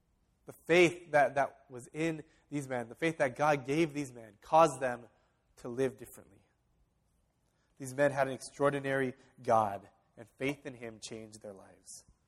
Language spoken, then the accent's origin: English; California, United States; also born or lived in Torrance; I was born in California. I grew up in California. I went to college at UCLA. I moved to Torrance, and I got involved in this church.